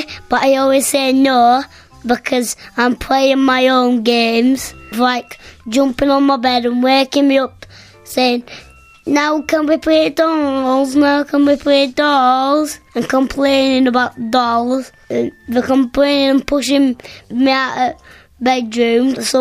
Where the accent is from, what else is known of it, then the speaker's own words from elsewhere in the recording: Bradford, Yorkshire and the Humber, United Kingdom; I'm from Bradford. I'm 5. And I'm 6 in August.